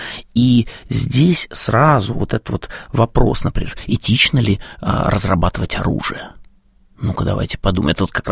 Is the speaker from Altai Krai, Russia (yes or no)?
no; Moscow, Russia; я родился в Хамовниках, была там булочная на Плющихе.